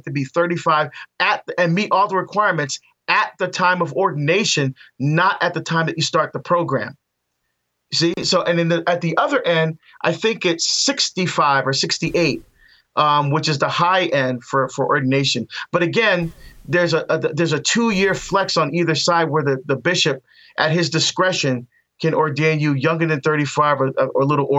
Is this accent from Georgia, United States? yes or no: no; New Jersey, United States; moved away as an adult; now in Oregon, United States; So she's from Oregon. So I moved from Jersey. We got out to Oregon, got married and all that.